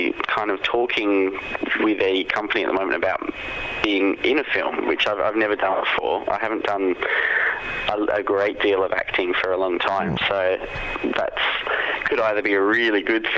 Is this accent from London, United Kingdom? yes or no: no; East of England, United Kingdom; I'm an Essex boy, though, so that means I'm really common.